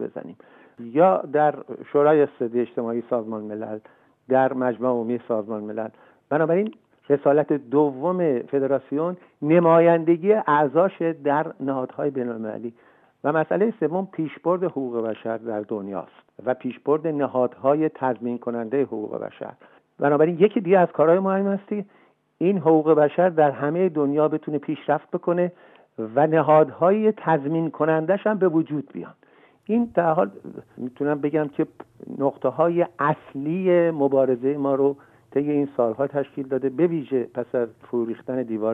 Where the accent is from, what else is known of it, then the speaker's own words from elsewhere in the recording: Iran; انتخاب من به عنوان یک ایرانی خب یک پیامی هم برای جامعه جهانی داره